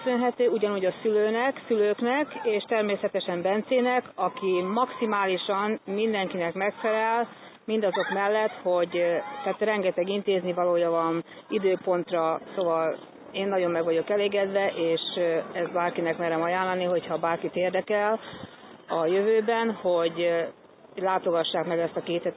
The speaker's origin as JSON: {"language": "Hungarian", "town": "Dandenong", "region": "Victoria", "country": "Australia", "said": "Én Dandenongból jöttem, Melbourne pontosabban"}